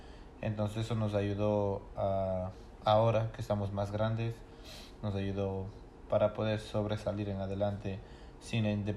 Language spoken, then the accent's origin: Spanish; Gualaceo, Azuay, Ecuador; moved away as an adult; Yo soy de nacionalidad ecuatoriana. La gran mayoría de mi juventud y de mi niñez crecí en Ecuador, Gualaceo, Ecuador, hasta los 19 años. Después de los 19 años ya vine para aquí hasta la actualidad.